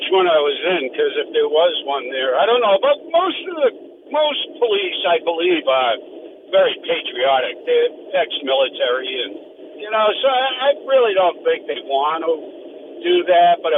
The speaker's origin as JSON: {"language": "English", "region": "Massachusetts", "country": "United States", "said": "I'm from Cape Cod, and I went up to Hooksett, and I've got $500 worth of fireworks in my trunk."}